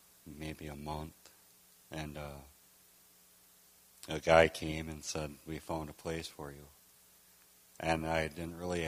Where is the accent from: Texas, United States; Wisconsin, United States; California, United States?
Wisconsin, United States; Holmen; I was raised in Holman, Wisconsin. It was a non-Christian home.